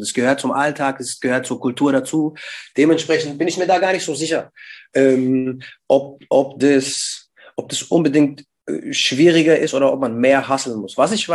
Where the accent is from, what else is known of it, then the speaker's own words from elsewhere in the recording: Bavaria, Germany; Sowohl den Bayern als auch den Franken. Aber ja, klar, also das ist meine Heimat, das hat mich geprägt.